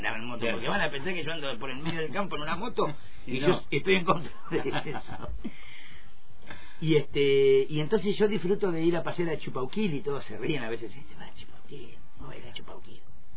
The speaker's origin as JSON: {"language": "Spanish", "town": "Playa Dorada", "region": "Río Negro", "country": "Argentina", "tie": "born there", "said": "soy nacido en Playa Dorada."}